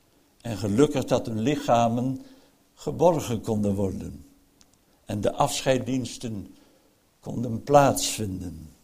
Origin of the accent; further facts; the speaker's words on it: Friesland, Netherlands; Nou, dan ben ik een Fries in principe